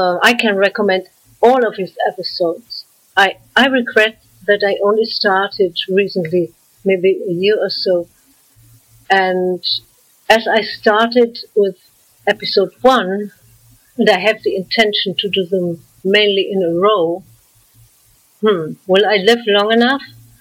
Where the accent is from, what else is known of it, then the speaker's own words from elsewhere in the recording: Frankfurt, Hesse, Germany; accent: German; English is a second language; I am from Frankfurt, a Hessian town in Germany. I'm German, and I think I can't deny it because of my German accent. I was born and grew up in Frankfurt